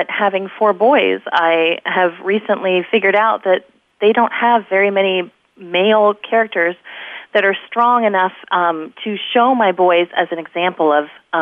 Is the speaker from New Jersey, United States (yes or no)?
no; Hawaii, United States; I'm from Hawaii. I was born in Hawaii, and I was really excited about the Hawaii aspect of it.